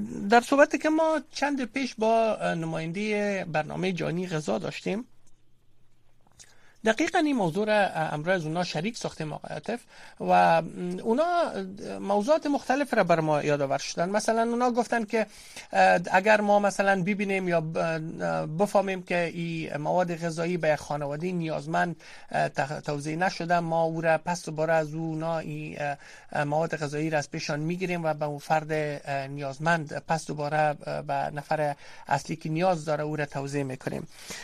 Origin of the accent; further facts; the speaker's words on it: Afghanistan; ما شما افغان هستیم، در داخل افغانستان زندگی کردیم، از عرف و عنعنات و رسم و رواج ها و تاثیرپذیری های افراد کاملا آگاه هستیم.